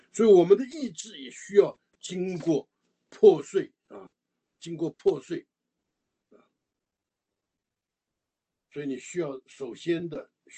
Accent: China; 像我们中国人所讲的，就迎刃而解。

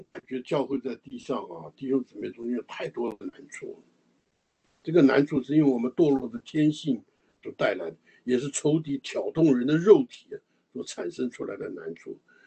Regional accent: China; 像我们中国人所讲的，就迎刃而解。

